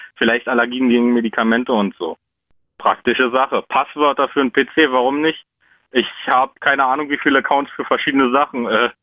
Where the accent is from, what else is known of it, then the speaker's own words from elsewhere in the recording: Hellersdorf, Berlin, Germany; Ich komme aus Hellersdorf.